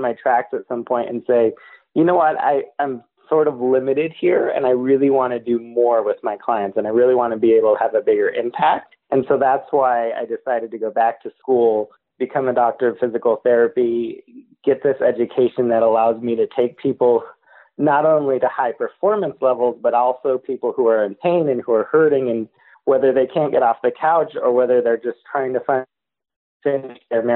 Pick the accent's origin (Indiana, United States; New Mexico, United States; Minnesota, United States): New Mexico, United States; Silver City; growing up in Southwest New Mexico and Silver City.